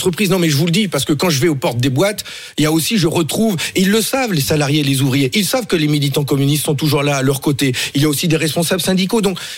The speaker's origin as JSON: {"language": "French", "region": "Hauts-de-France", "country": "France", "said": "toutes ces usines qui se ferment chez moi dans le Nord"}